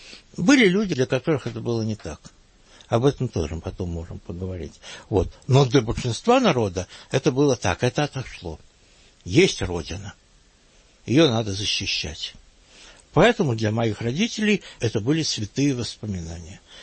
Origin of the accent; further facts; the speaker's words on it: Stanislav, Ivano-Frankivsk Oblast, Ukraine; born there; also born or lived in Mukachevo; Я родился в Станиславе, а первые 5 лет моей жизни мы жили в Мукачеве, где мой отец командовал гарнизоном.